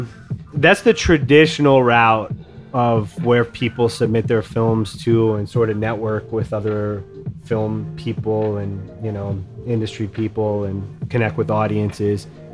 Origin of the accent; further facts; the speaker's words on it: New York City, New York, United States; I'm originally from Pelham Parkway, but right now we're based in the South Bronx